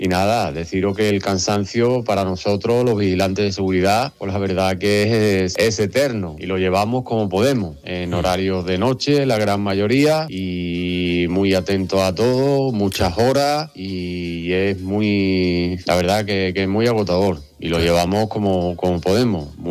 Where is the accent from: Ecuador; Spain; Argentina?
Spain; Huelva, Andalusia; de Huelva, el vigilante